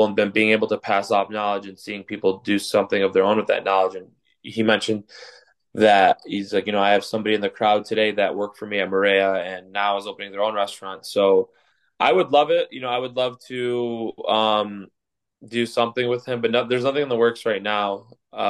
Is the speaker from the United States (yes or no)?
yes; Farmington Hills, Michigan, United States; also born or lived in Livonia; I never grew up in Dearborn, and I grew up in Farmington Hills in Livonia.